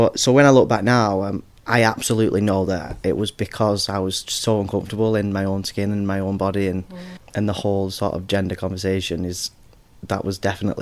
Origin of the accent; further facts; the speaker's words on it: Wigan, North West England, United Kingdom; I didn't realise that I was trans until about maybe 26, 27 years old.